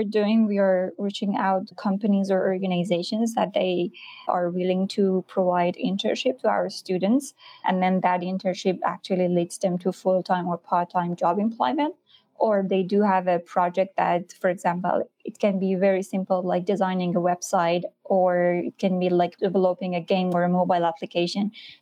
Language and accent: English; Iran; English is a second language; because I was born as a refugee, so I faced a lot of challenges growing up in Iran.